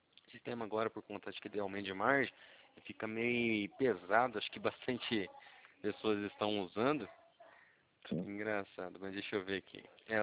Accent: Cornélio Procópio, Paraná, Brazil; Eu sou do Paraná, tá? Eu sou de Cornélio Procópio, não sei se você já ouviu falar.

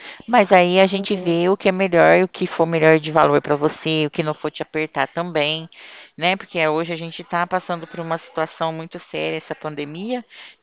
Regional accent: São Paulo, Brazil; O meu DDD, ele é 16, porque eu sou do estado de São Paulo

